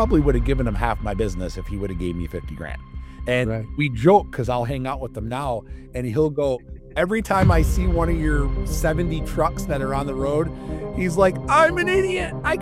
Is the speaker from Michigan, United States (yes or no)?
yes; Flint, Michigan, United States; also born or lived in Davison; Born and raised in Flint, and what they say is true.